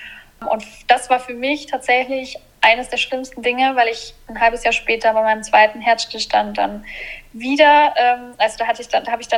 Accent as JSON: {"language": "German", "town": "Nuremberg", "region": "Bavaria", "country": "Germany", "said": "ich komme aus Nürnberg"}